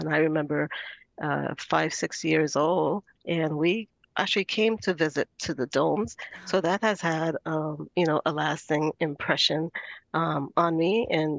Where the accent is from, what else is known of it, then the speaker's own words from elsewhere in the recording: U.S. Virgin Islands; I grew up in the Virgin Islands